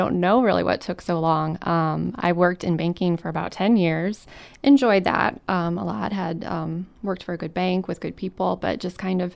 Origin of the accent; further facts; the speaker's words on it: Spencer, Iowa, United States; I grew up in Spencer, Iowa, which is just about 3 hours north of here. Lived there pretty much my whole life.